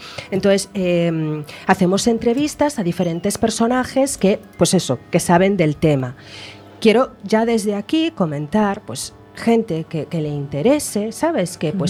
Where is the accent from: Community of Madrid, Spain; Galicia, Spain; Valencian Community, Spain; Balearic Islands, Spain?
Galicia, Spain; siendo gallegos lo conocemos.